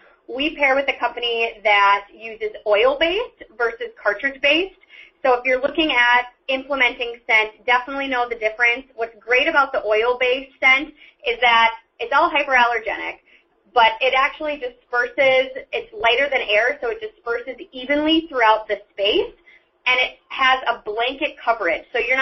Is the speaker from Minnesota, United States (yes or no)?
yes; Minnesota, United States; I'm from Minnesota myself, so the weather wasn't that much of a shock